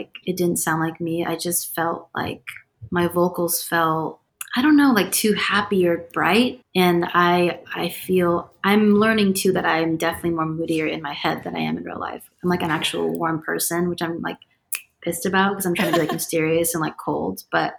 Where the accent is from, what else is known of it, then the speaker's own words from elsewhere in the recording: California, United States; now in Los Angeles, United States; So I'm from Orange County. I moved to LA to be an editor at a magazine